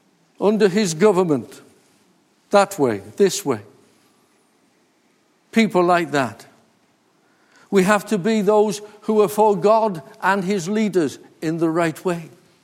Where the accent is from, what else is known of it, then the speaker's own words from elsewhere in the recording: Wales, United Kingdom; born there; I was born in North Wales, so I learned to speak a little bit of Welsh when I was a young boy.